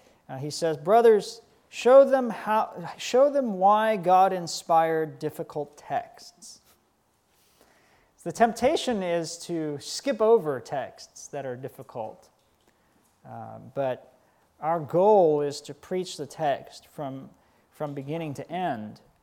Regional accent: United States; I'd spent a lot of time in the church, and I grew up in the States.

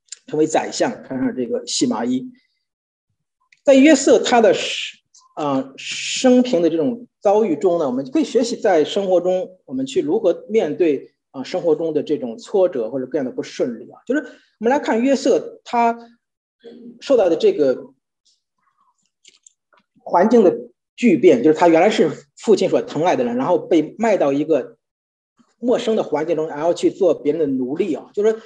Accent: China; 所以我们中国人有个古训叫做君子慎独处

